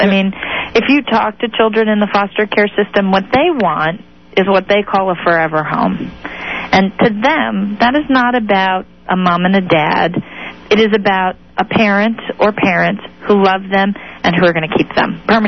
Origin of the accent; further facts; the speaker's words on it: Massachusetts, United States; As a matter of fact, in Massachusetts, my home state, where my partner and I used to live and where we were able to legally marry